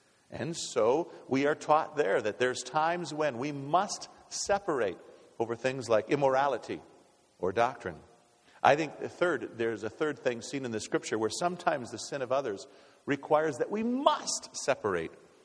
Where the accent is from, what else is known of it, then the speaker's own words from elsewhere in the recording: Minnesota, United States; And so, I was born and reared in Minnesota, and I went saw Harmon Killebrew played when I was a small boy up at the metro area there.